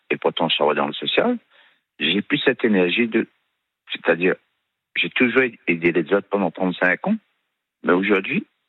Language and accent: French; Réunion; Moi, je suis resté à La Réunion, oui.